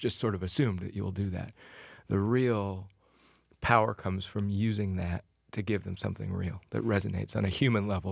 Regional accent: Ames, Iowa, United States; Well, so I grew up in Ames, Iowa, and one of the advantages of that is as a young magician, I was the only act in town.

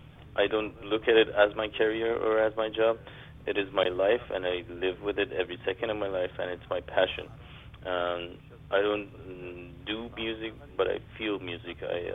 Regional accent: Tehran, Tehran Province, Iran; born there; English is a second language; I was born in Tehran, Iran, in the year 1951.

